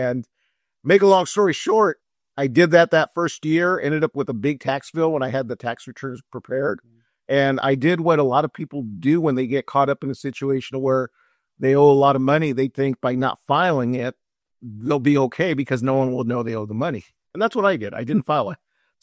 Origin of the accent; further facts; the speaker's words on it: California, United States; The funny thing, Marcelino, I was actually born in San Diego. So technically … from San Diego.